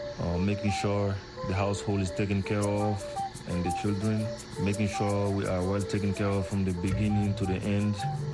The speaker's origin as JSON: {"language": "English", "country": "Mali", "said": "I'm originally from Mali."}